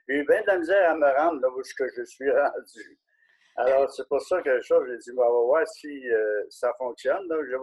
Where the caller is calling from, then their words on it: Drummondville, Quebec, Canada; Moi, je suis à Drummondville.